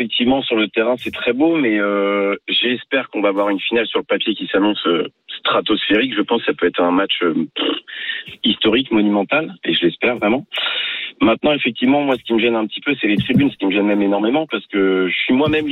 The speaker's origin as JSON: {"language": "French", "town": "Poitiers", "region": "Nouvelle-Aquitaine", "country": "France", "said": "je suis de Poitiers"}